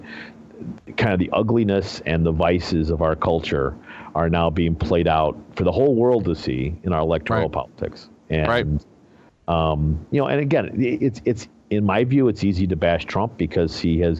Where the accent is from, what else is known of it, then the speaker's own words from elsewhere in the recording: Illinois, United States; even in my home state of Illinois, they are only an eligible write-in in a handful of counties.